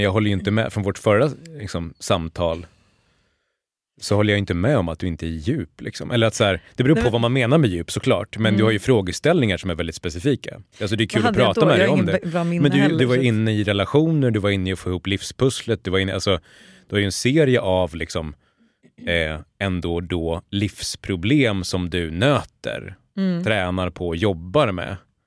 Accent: Borlänge, Dalarna County, Sweden; jag har vuxit upp i Borlänge liksom. Och delvis då så här, bruksmentalitet i stor utsträckning.

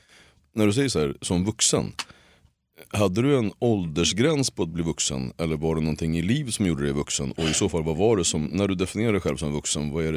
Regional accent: Gottsunda, Uppsala County, Sweden; jag kommer från Gottsunda heter det. Ett område utanför Uppsala.

